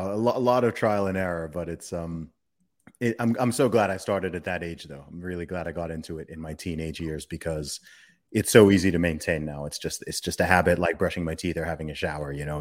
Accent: Saudi Arabia; I grew up in Saudi Arabia.

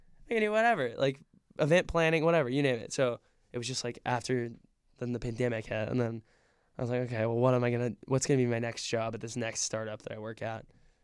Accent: Austin, Texas, United States; also born or lived in Hawaii / Guam; I was born in Austin.

